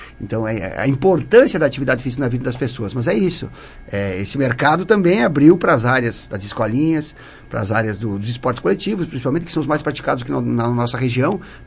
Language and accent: Portuguese; Ronda Alta, Rio Grande do Sul, Brazil; Na verdade, eu não sou daqui de Sarandi, eu sou de Ronda Alta, mas é um município muito próximo.